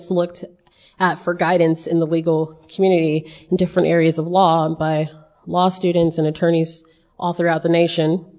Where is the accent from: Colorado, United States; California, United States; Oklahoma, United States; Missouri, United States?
California, United States; I'm an attorney. I'm from California.